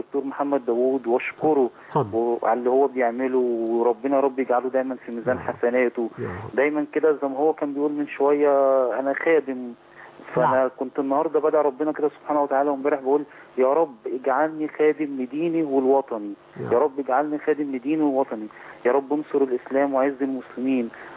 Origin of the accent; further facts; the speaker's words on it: Egypt; احنا كمصريين